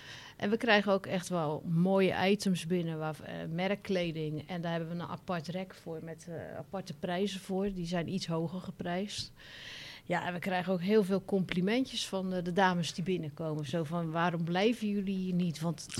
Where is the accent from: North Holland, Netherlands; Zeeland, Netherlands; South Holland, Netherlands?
South Holland, Netherlands; Oud-Beierland; Oud-Beierland.